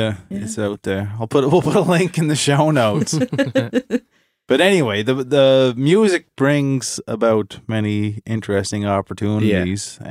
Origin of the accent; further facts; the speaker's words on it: Nova Scotia, Canada; I'm from Cape Breton, Nova Scotia.